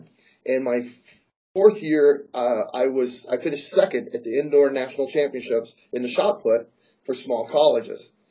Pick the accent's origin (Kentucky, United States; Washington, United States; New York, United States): Washington, United States; Tacoma; moved away; So I'm from Tacoma, Washington. So I got on a bus and I rode a bus 84 hours, 4 days to come here and walk on.